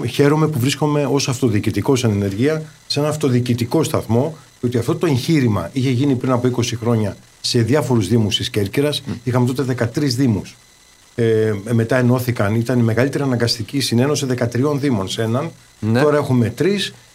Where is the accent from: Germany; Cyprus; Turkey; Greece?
Germany; μεγάλωσα στη Γερμανία. Αυτό είναι το παρελθόν.